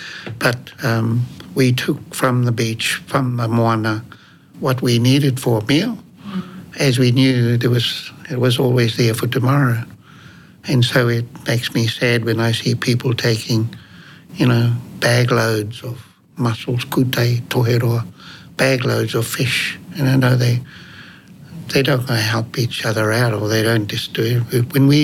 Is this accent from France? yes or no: no; Mitimiti, Northland, New Zealand; first language Māori; English is a second language; Growing up in Mitimiti, Māori was my first language and my grandparents only spoke Māori, and so I learned Māori before I could speak really English.